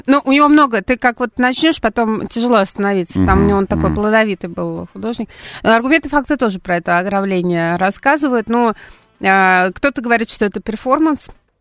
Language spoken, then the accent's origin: Russian; Saint Petersburg, Russia; Это я как петербуржец говорю.